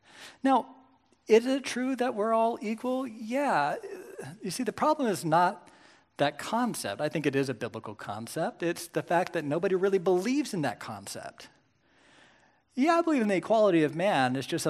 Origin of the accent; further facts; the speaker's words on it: Kansas, United States; I didn't know all those things went together, but what do I know? I'm from Kansas.